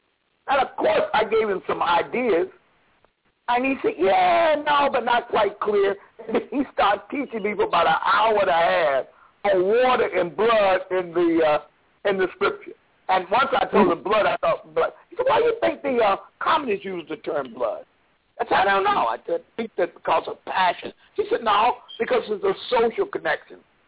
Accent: New York, United States; So I wrote him and said, I'm from New York, and I believe I could help you.

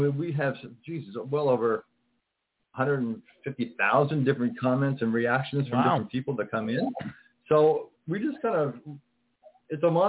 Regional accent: the Maritimes, Canada; we're from Atlantic Canada, the maritime region of Canada.

